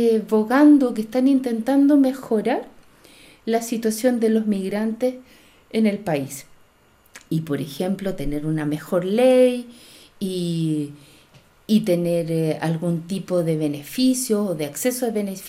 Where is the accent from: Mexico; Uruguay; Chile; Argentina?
Chile; Y yo como chilena le decía, y como mujer chilena le decía